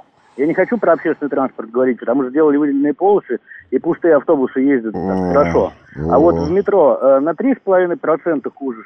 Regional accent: Moscow, Russia; когда они узнают, что я из Москвы

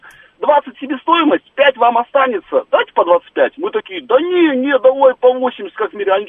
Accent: Kyrgyzstan; moved away as an adult; Я родом из Киргизии, я учился в американском университете

